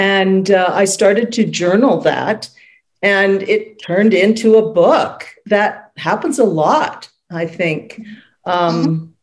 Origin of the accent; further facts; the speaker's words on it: Canada; and I'm Canadian.